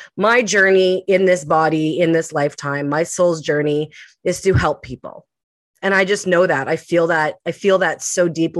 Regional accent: Winnipeg, Manitoba, Canada; now in Kamloops, Canada; Born and raised in Winnipeg, I am now in Kamloops, British Columbia, just moved from Pemberton, BC.

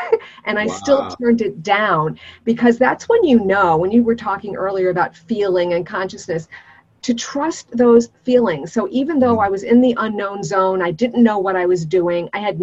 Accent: Brooklyn, New York, United States; also born or lived in Germany / North Carolina / Oklahoma; I grew up in a military family, so even though we're from Brooklyn, I lived in Germany twice, in North Carolina, Oklahoma, et cetera. So I didn't have a thick Brooklyn accent.

